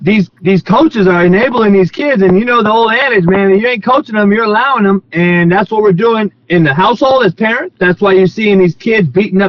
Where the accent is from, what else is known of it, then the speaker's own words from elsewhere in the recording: Compton, California, United States; And I'm from Compton.